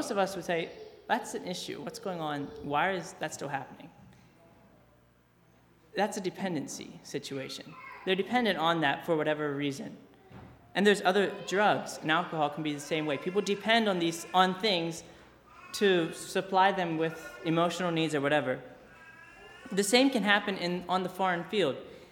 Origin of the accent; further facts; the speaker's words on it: United States; How am I, as an American, coming across, how do I relate?